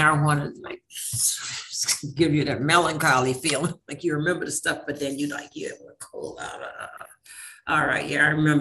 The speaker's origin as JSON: {"language": "English", "region": "South Carolina", "country": "United States", "said": "I was from South Carolina. I didn't know what he wanted"}